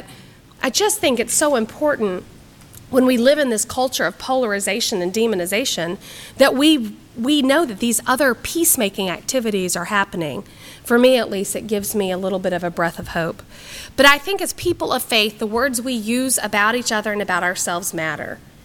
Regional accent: Texas, United States; now in Illinois, United States; I've never seen any, and I'm from Texas, and we have our own share of crazy

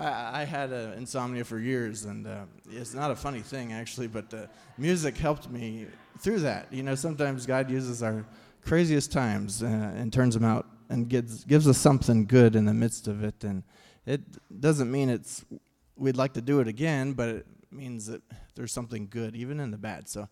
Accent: Clearwater Beach, Florida, United States; I grew up on Clearwater Beach on the Gulf of Mexico in Florida

